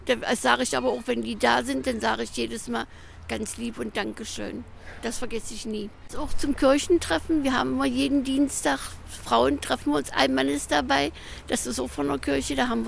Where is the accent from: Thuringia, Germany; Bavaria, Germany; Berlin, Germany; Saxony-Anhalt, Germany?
Saxony-Anhalt, Germany; Schönebeck; moved away as an adult; now in Hildesheim, Germany; Ich bin also nicht gebürtige Hildesheimerin. Bin eigentlich ursprünglich von Raum Magdeburg-Schönebeck. Lebe aber schon über 20 Jahre hier.